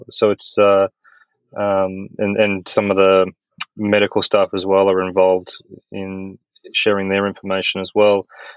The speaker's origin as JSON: {"language": "English", "country": "Australia", "also_born_or_lived": "Europe / United States", "said": "I'm an Australian. I'm maybe a little bit of a lost vagabond Australian these days"}